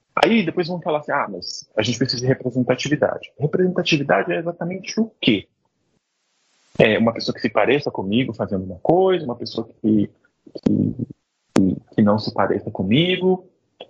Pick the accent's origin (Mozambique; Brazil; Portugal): Brazil; South Region; pelo menos de onde eu venho, do sul do Brasil